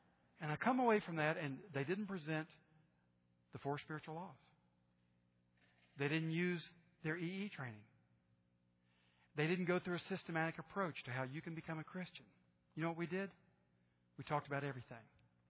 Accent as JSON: {"language": "English", "country": "United States", "tie": "born or raised there", "said": "I grew up near the Smoky Mountains, not close enough to them to make out the individual trees, but close enough to them to make out the purple majesty."}